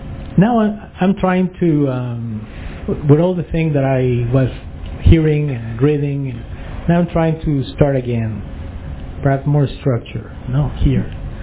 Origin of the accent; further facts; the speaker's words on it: Mexico; also born or lived in Atlanta; now in Raleigh, United States; Born and raised in Mexico. We moved to Atlanta 15 years ago, last week to Raleigh.